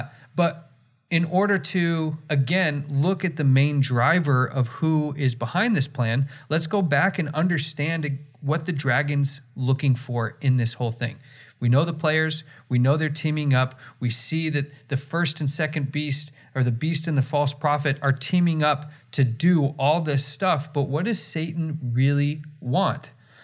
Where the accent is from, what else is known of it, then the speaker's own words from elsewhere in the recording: United States; now in Canada; Oh, you know, I'm American, by the way. I grew up in America. I live in Canada now, but I'm American through and through.